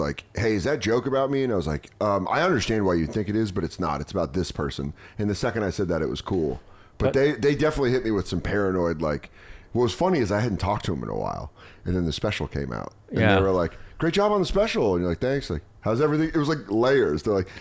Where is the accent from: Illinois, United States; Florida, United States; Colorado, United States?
Colorado, United States; Denver; And we moved to Denver when I was 5.